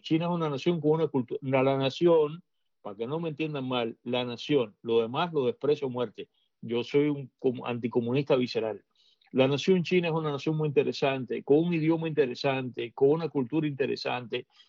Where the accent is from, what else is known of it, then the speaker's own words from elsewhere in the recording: Cuba; moved away as an adult; Para nosotros que venimos de la Cuba comunista, como el caso mío, que lamentablemente tuve que vivir 35 años allí